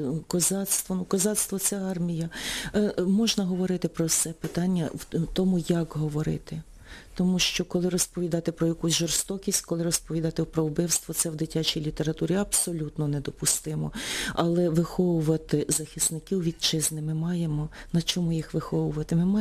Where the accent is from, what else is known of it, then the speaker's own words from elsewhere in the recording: Chernivtsi Oblast, Ukraine; born there; Я народилася на Буковині, батьки звичайні селяни.